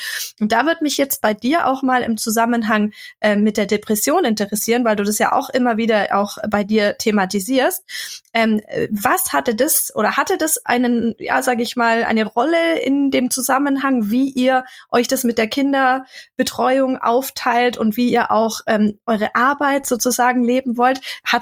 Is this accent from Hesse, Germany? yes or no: no; Bavaria, Germany; now in Upper Bavaria, Germany; Ich komme ja grundsätzlich schon aus der Kleinstadt im Allgäu, aber bin jetzt ja in Oberbayern im absoluten Dorf mit 600 Seelen gefühlt.